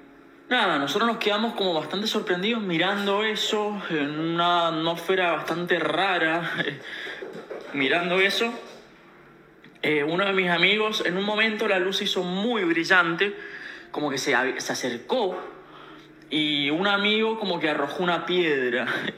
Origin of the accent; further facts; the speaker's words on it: Mendoza, Argentina; Yo soy de Mendoza.